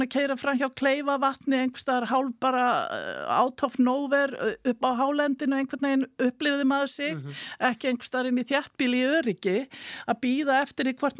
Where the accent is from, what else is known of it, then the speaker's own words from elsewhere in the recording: Northeastern Region, Iceland; also born or lived in Akureyri; now in Reykjavík, Iceland; ég sem stað norðan og hafði búið ólst upp í Þingeyjarsýslu á Sveitabæ í Fnjóskadal og var kúabóndi í mínu fyrra lífi áðun ég var sálfræðingur í 15 ári aðaldal, það var dásanlegt að búa þar líka og búið á Akureyri og hérna síðan flutti ég til Reykjavíkur